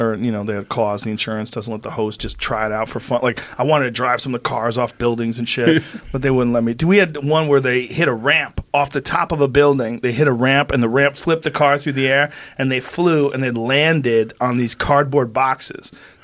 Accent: East Coast, United States; Now, I grew up on the East Coast.

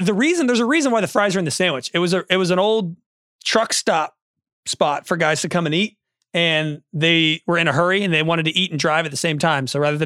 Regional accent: California, United States; I went to school in San Diego. I'm from California. I love French fries in a burrito.

